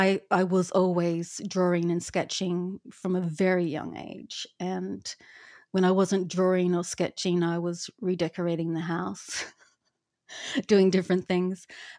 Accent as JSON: {"language": "English", "region": "Queensland", "country": "Australia", "tie": "born or raised there", "also_born_or_lived": "Melbourne", "lives_now": "United States", "said": "No, actually, we were living in Melbourne prior to us moving out to the US, but I was born in Queensland."}